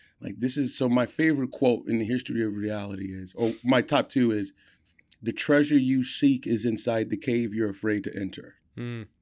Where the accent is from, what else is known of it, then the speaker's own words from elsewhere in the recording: Wheeling, Illinois, United States; I grew up in the North Shore, which is, I learned, is one of the top five biggest Jewish populations in the country.